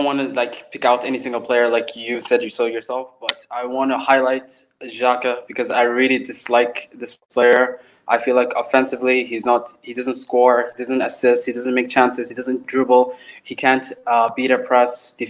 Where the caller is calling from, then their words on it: United Arab Emirates; I'm joining you from the UAE.